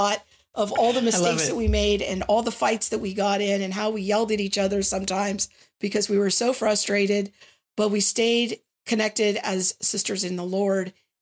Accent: California, United States; me as an older middle-aged white woman growing up in the Valley.

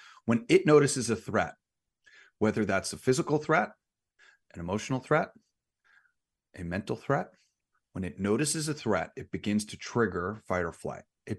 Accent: Manhattan, New York, United States; also born or lived in Long Island; now in Las Vegas, United States; I'm here in Vegas. I grew up in Manhattan. I grew up on Long Island.

